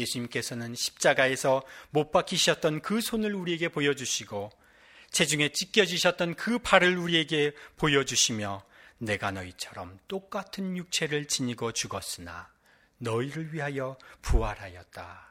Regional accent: South Korea; now in United Kingdom; 아시아에서 온, 그것도 어릴 때부터 영국에서 자란 네이티브도 아니고 한국에서 온 한 목사가 주례를 하고 있는 겁니다.

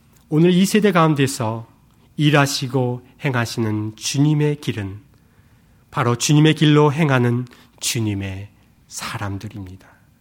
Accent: South Korea; now in United Kingdom; 제 고향은 한국입니다. 그러나 더 이상 한국만이 아닙니다. 영국 그 땅이 제 가슴에 들어왔습니다.

